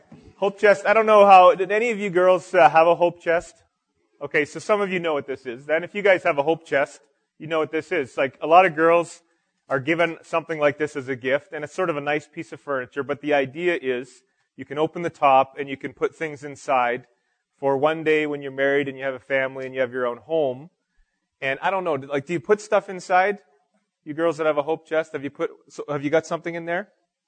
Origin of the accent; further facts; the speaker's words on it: Timmins, Ontario, Canada; born there; I was born in Timmins, and that's a long time ago.